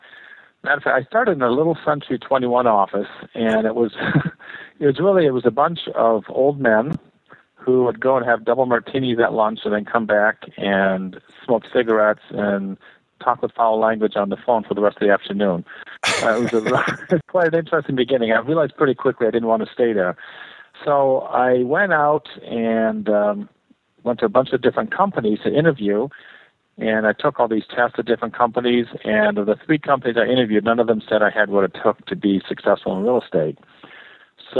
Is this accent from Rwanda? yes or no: no; Canada; I was raised in Canada. So I was considered a foreigner